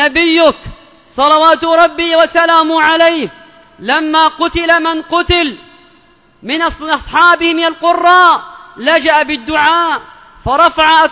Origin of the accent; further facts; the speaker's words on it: Yemen; اللهم ادفع عن بلادنا اليمن الفتن ما ظهر منها وما بطن